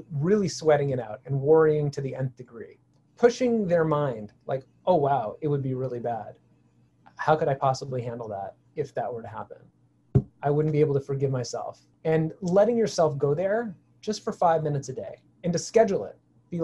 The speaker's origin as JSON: {"language": "English", "town": "Toronto", "region": "Ontario", "country": "Canada", "lives_now": "United States", "said": "I'm from Toronto originally, you know. Now that I live in the United States and, you know, I'm much less used to the cold, right? Because have less of it, less of that bitter cold anyway, even though I'm in the Northeast."}